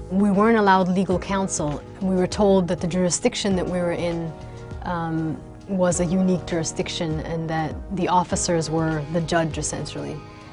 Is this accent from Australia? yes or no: no; Sudan; now in New York City, United States; I live in the New York City area. I'm a green card holder, and I'm originally from Sudan.